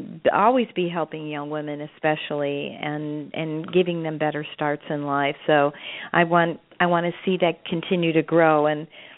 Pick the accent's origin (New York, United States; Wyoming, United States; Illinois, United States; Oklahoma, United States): Illinois, United States; Chicago; So it's great, and I come by it honestly from Chicago.